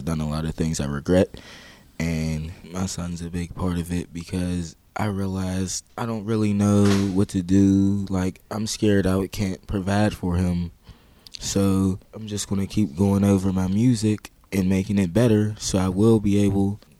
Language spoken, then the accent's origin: English; Wilkinsburg, Pennsylvania, United States; I'm 19 years old. I'm from Wilkinsburg.